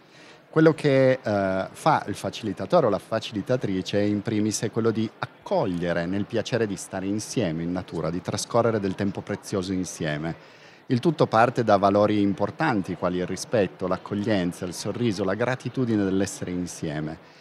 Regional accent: Piedmont, Italy; mi faceva vivere dei cammini nella valle in cui sono cresciuto, in Val Chiusella, in un paese di 500 abitanti.

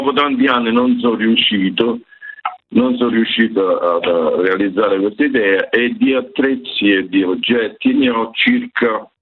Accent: Campania, Italy; Dalle mie parti, io sono del Sannio, si usava nelle case prima ancora dell'energia elettrica.

